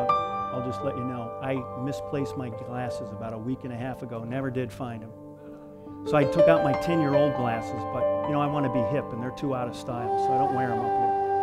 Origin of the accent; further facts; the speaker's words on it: Michigan, United States; Well, I grew up in Michigan. I don't get to go back there maybe once every 10 years or something for a high school reunion.